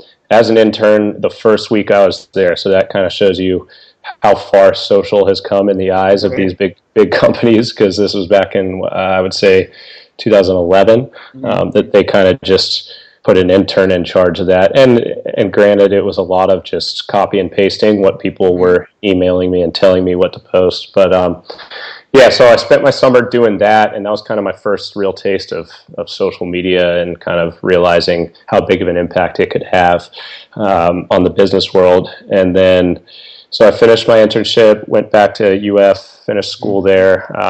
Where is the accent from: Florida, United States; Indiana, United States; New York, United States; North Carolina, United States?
Florida, United States; I'm born and raised in Florida. I went to the University of Florida for undergrad, go Gators.